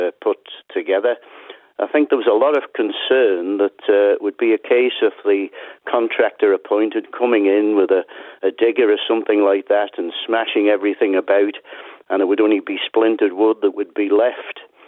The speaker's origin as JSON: {"language": "English", "country": "Isle of Man", "tie": "born there", "said": "I was born in Park Avenue, which is just down the road from the TT grandstand."}